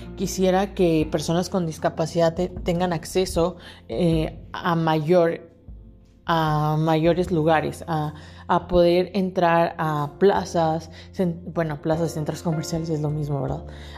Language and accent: Spanish; Tabasco, Mexico; now in Puebla, Mexico; del lugar donde yo soy, de Tabasco